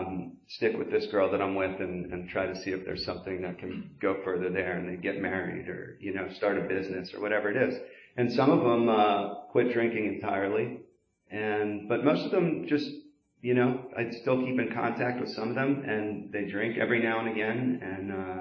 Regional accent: Doylestown, Pennsylvania, United States; So I grew up in Doylestown. My parents are still together.

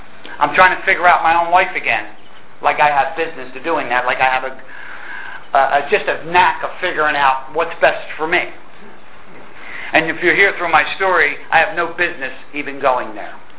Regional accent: Philadelphia, Pennsylvania, United States; I'm from Philadelphia, and please do not hold it against me. You know what I mean? But that's where it started. You know, it started in Philadelphia, growing up in the projects down there.

